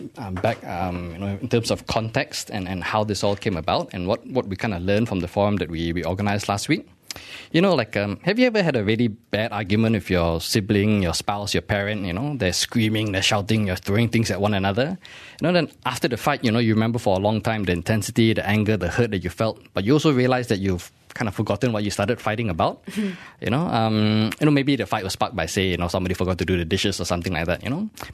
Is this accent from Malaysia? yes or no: yes; Malaysia; a few more years of this and being racist will be what defines being Malaysian. You know, when we changed government for the first time, a lot of us had really high hopes